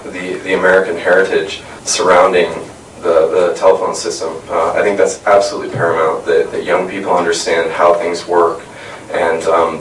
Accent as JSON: {"language": "English", "town": "The Hague", "region": "South Holland", "country": "Netherlands", "said": "I'm from The Hague in the Netherlands in Europe."}